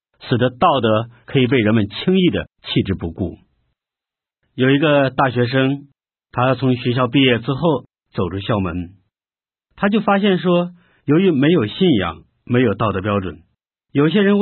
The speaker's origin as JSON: {"language": "Chinese", "country": "China"}